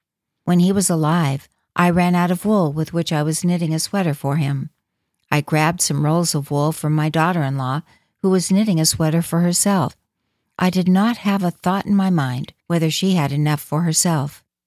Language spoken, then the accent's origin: English; Inner Mongolia, China; I am from Inner Mongolia and speak the Mongolian language. When I met Mongolian people, I talked to them in Mongolian